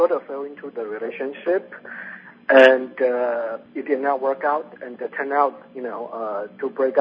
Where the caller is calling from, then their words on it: Long Beach, California, United States; Long Beach area.